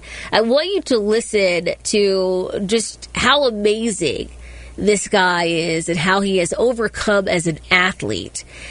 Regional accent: Accokeek, Maryland, United States; Now, many of you guys know I grew up in Accokeek, Maryland, and right there next to Charles County

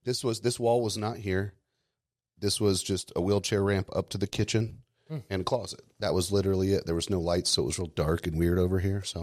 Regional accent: Indiana, United States; I grew up here in Indiana.

